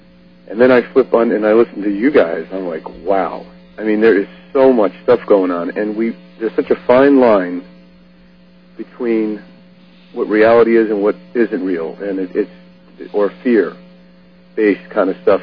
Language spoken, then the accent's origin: English; Cortland, New York, United States; now in Putnam Valley, United States; I'm from Putnam Valley. Well, originally I'm actually from the town of Cortland.